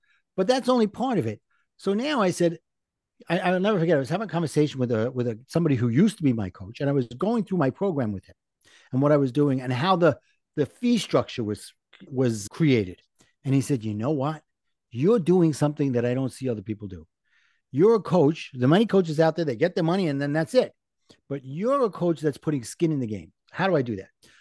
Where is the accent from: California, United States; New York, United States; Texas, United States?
New York, United States; Brooklyn; I'm from Brooklyn, so you got to figure my favorite food's got to be pizza.